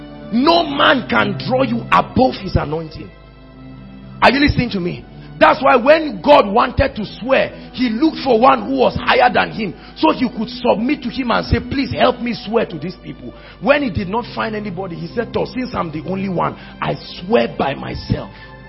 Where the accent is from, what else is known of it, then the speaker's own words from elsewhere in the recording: Zaria, Kaduna State, Nigeria; I came from Zaria with a hunger.